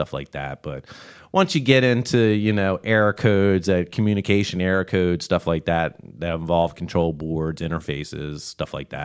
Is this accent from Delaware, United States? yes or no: yes; Newark, Delaware, United States; Actually. I'm from Newark, Delaware.